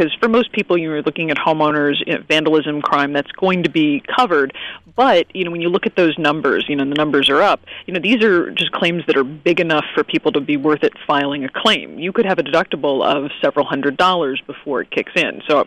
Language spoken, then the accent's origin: English; New Jersey, United States; Yep, that was always the big thing where I grew up in South Jersey was the night before.